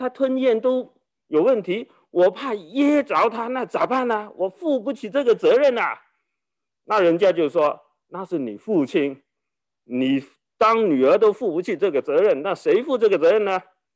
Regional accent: Guangdong, China; 就是我们广东人就是说，假如我们空手去见人呢，就拿着两把香蕉

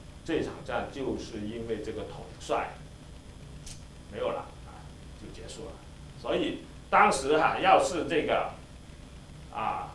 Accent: China; 就是我们中国人喜欢讲良心哈。

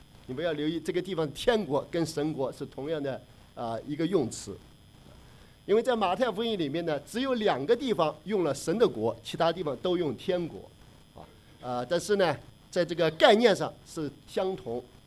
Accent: China; 我们中国人如果说哎呀跟吃喝没关系

